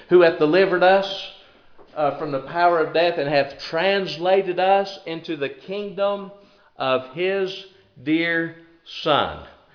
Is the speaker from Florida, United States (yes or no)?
no; North Carolina, United States; If I ran into somebody from the United States over there and they said, where are you from? I could say, well, I'm from North Carolina.